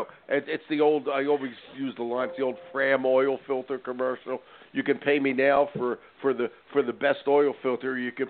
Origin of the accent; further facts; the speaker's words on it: Philadelphia, Pennsylvania, United States; I grew up in Philly, and when I grew up, there were two schools in Philly.